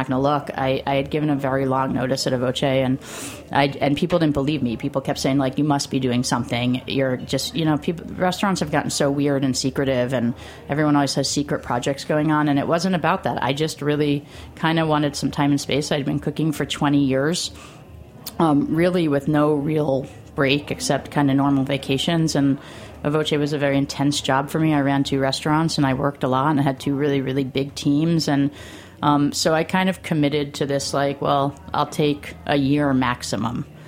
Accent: New Haven, Connecticut, United States; I grew up in New Haven, Connecticut, and it's a very Italian-American community there.

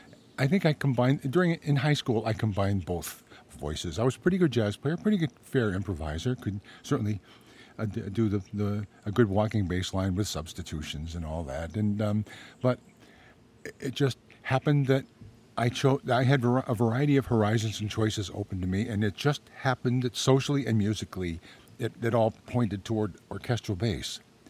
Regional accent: Hingham, Massachusetts, United States; let me preface that by saying I grew up in Hingham, Massachusetts.

